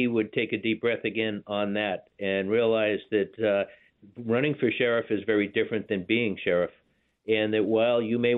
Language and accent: English; Boston, Massachusetts, United States; I grew up in Boston as an Irish kid.